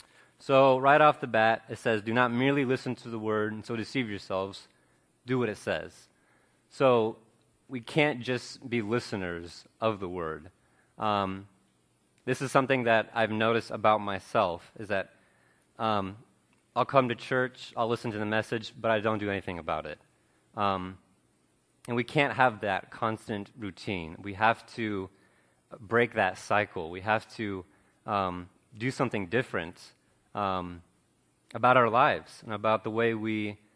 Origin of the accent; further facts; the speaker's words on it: Italy; also born or lived in Joplin, Missouri, United States; now in United States; I was born in Joplin, Missouri. My parents met at Ozark Christian College, and my dad felt called to be a missionary. So when I turned one, we moved to Italy. So I grew up learning the language, experiencing the culture.